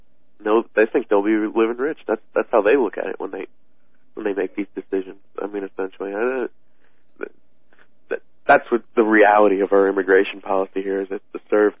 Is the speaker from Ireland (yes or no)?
yes; Ireland; Well, I'm an Irishman.